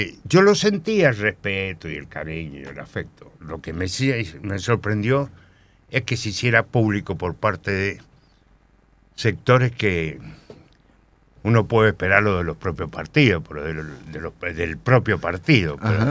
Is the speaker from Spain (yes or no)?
no; Palmira, Mendoza, Argentina; Acuérdense que yo soy de Palmira, de la zona este.